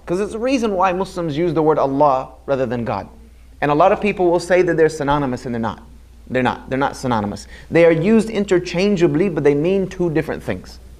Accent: South Carolina, United States; moved away as an adult; I'm a Southern boy born and bred in South Carolina, so I know about all about Southern. I lost my twang quite a long time ago. I left South Carolina, you know, a very long time ago.

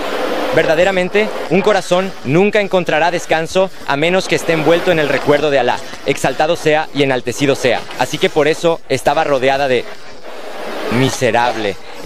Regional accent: Bayonne, New Jersey, United States; de Bayonne, Nueva Jersey.

